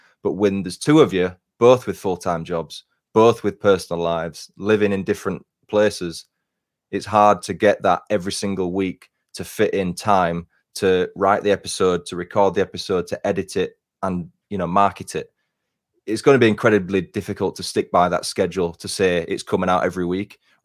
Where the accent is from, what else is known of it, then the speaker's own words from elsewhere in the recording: England, United Kingdom; we are all from Northern England